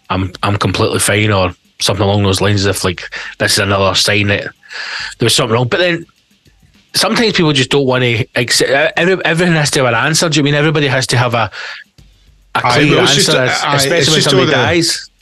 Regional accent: Scotland, United Kingdom; Especially being Scottish, man.

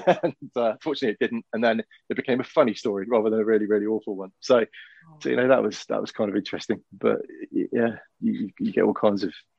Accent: West Midlands, United Kingdom; I grew up in Shropshire, which is obviously it was quite a pivotal county in the Middle Ages, and there's castles everywhere and ruins all over the place.

